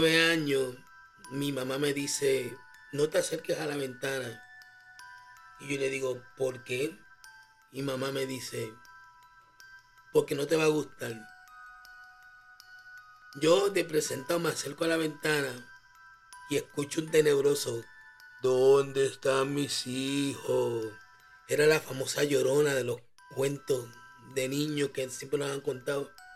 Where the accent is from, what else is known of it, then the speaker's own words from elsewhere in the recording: Puerto Rico; Y me surgió la idea de sus historias de terror de cuando crecí en Puerto Rico.